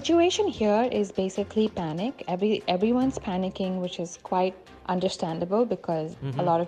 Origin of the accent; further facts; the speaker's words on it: India; nope, I'm Indian. I don't use toilet paper.